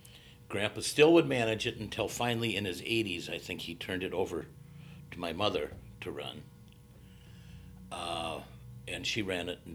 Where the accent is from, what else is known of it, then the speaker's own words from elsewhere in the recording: Fond du Lac, Wisconsin, United States; I was born and raised in Fond du Lac, Wisconsin. Lived in the city during the winter months and then on a farm in the summertime.